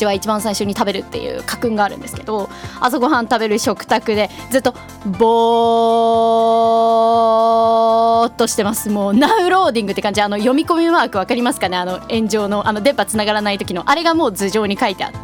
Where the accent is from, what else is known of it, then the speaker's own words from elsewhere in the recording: Gifu, Japan; born there; 私岐阜県生まれで、しかも1月生まれ、冬生まれなんですけど